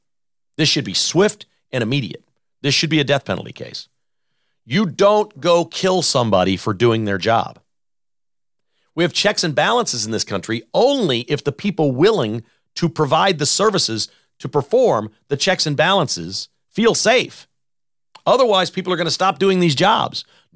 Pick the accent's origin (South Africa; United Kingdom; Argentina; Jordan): United Kingdom; England; now in United States; Because I was born, my parents are from India. I was born in England and I moved here and became a citizen, and I know what's best for all Americans.